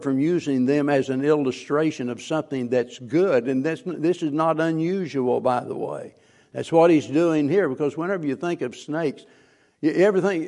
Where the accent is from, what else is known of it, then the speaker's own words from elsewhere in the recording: the Ozarks, United States; And I come from the Ozarks, and there we've got cottonmouths and snakes, copperheads, cottonmouths.